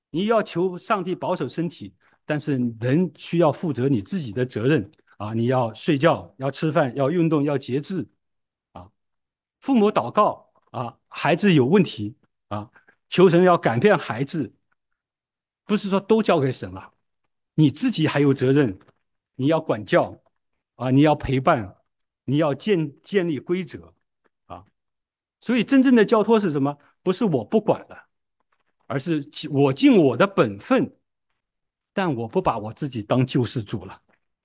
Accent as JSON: {"language": "Chinese", "country": "China", "said": "我们中国人特别害怕孩子吃苦和失败"}